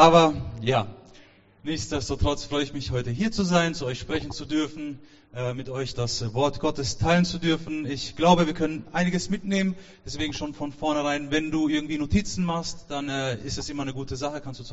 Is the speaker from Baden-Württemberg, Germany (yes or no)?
yes; Karlsruhe, Baden-Württemberg, Germany; born there; Ich bin 33 Jahre alt, in Karlsruhe geboren. Es ist im Süden.